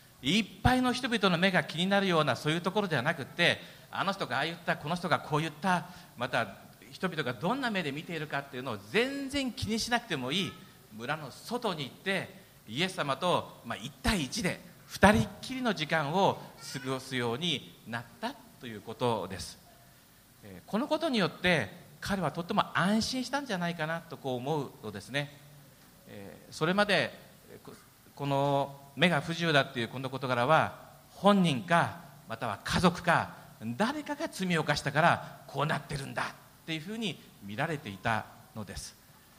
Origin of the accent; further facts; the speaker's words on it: Hokkaido, Japan; 私は北海道人ですけども妻は大阪の人です。で大学時代に大阪に行ってですね、もう大阪人とはちょっと付き合えないなと思って帰ってきたことがあるんですね。